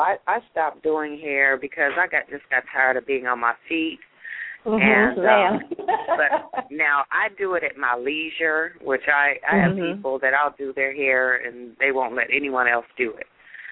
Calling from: Houston, Texas, United States; also born or lived in California; I'm calling from Houston.

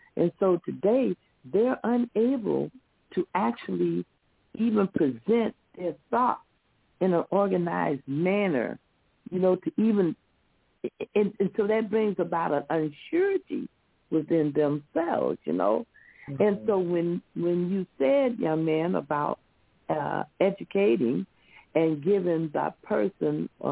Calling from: Flint, Michigan, United States; I am calling from Flint, Michigan.

